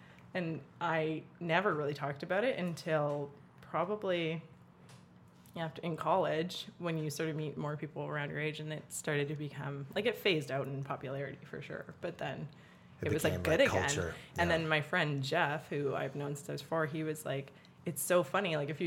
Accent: Alberta, Canada; like we grew up in Alberta, my family, and we didn't have cable.

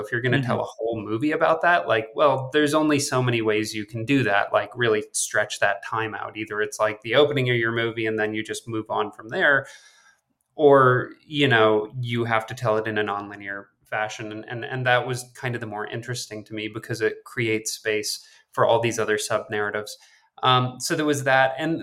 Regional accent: Maine, United States; like I'm from Maine originally. And like growing up, like not only did I not know anyone who, you know, worked in the film industry

